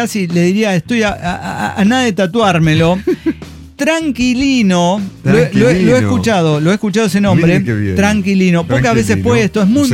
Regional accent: Risaralda, Colombia; Soy de Risaralda, Colombia.

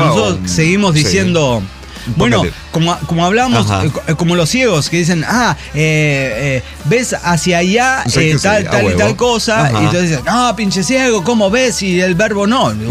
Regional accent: Tarija, Bolivia; soy cojudo de Tarija

